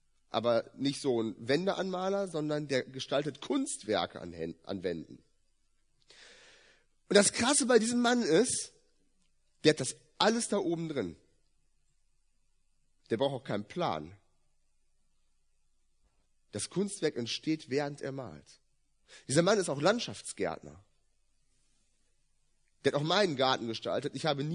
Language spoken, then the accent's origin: German; Wolfsburg, Lower Saxony, Germany; ich komme ja aus Wolfsburg, ne?